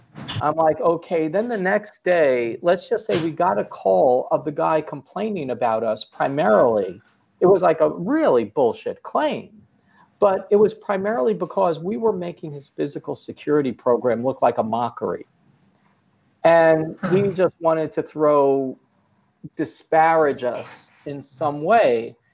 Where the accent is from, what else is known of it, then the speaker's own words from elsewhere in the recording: Brooklyn, New York, United States; I grew up in Brooklyn, New York.